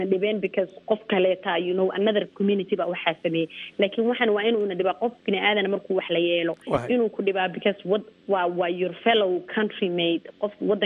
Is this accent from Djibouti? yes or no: no; United States; Anigu qof Maraykanaan ahay, waddankanaan deganahay